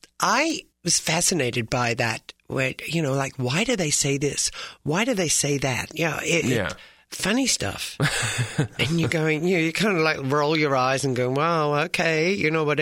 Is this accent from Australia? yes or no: yes; Australia; And I grew up with them in Australia